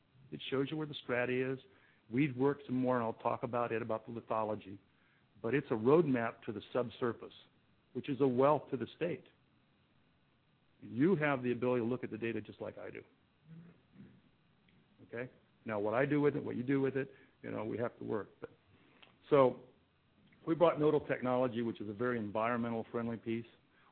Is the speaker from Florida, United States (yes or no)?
no; Homer, Alaska, United States; I'm a kid from Homer that worked in the North Slope